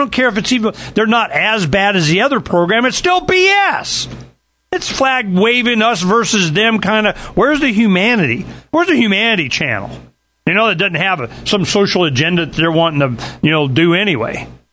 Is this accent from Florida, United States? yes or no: yes; Florida, United States; I grew up in Florida. I used to go out into the Keys and swim around with sharks.